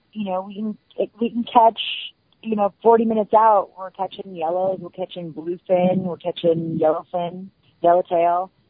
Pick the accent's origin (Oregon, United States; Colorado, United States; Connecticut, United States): Colorado, United States; Denver; also born or lived in Las Vegas; I grew up in Denver, and I moved straight right after high school to Las Vegas, and I lived there for 17 years